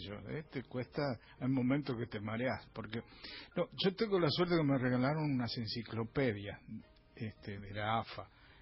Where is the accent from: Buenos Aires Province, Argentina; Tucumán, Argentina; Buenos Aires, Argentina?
Tucumán, Argentina; yo cuando era chico en Tucumán jugaba con tapitas.